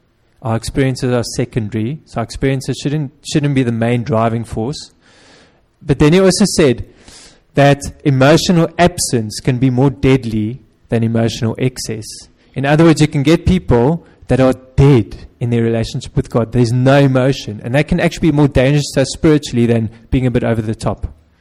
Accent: South Africa; my hometown in South Africa.

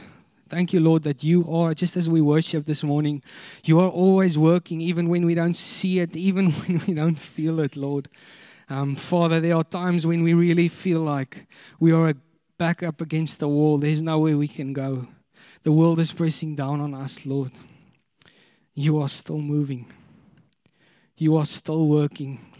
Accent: Hermanus, Western Cape, South Africa; So we're from Hermanus. We've been in Shofar Hermanus for about almost 7 years now

